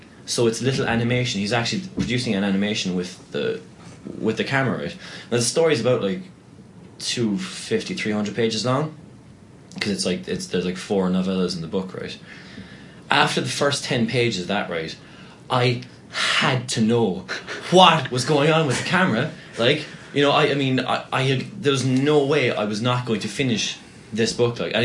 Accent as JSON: {"language": "English", "town": "Castleisland", "region": "County Kerry", "country": "Ireland", "said": "I'm from Castle Island in Kerry, which is just very near to Tralee."}